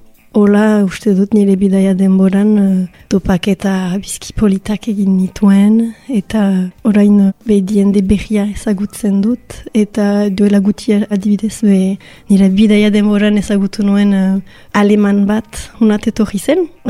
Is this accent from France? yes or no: yes; Bayonne, Nouvelle-Aquitaine, France; moved away as an adult; Baionan sortu nintzen eta ugoi urte arte Baionan bizi nintzen. Eta gero nire lehen bidaia handia egin nuen estatu batuetara